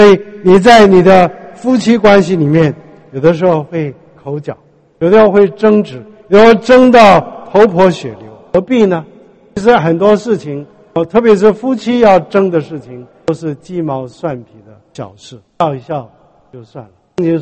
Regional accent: China; moved away; 我也是国内来的，我是山东人，我没有长在山东，但是我的父母其实是山东人，我是中国大陆人，我们国内出来的，

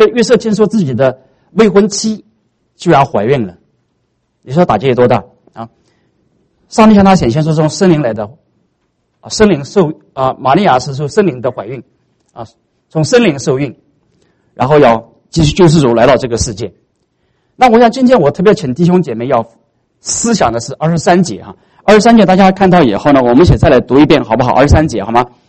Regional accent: China; 所以很多时候我们中国人特别慷慨，说我们这个中国啊

